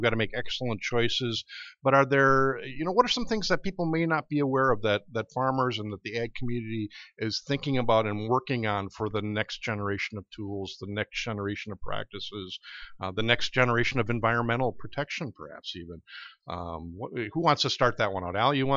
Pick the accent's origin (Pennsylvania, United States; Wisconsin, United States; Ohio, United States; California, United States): Wisconsin, United States; Milwaukee; I'm a city slicker. I grew up in Milwaukee and started working here at McFarland's